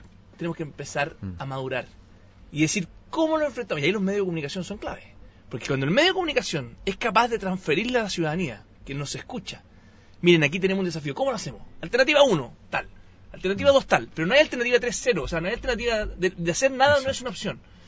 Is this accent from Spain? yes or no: no; Chile; es una cosa que tenemos que aprender como sociedad chilena